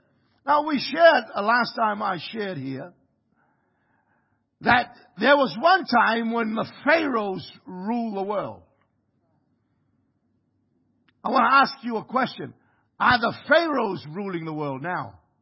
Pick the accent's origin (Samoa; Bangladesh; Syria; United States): Samoa; moved away; I come from Samoa. God preappointed me to be a Samoan. But God also had a plan to bring me here.